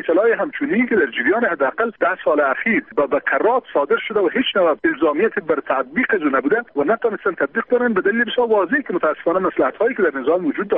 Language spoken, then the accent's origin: Persian; Afghanistan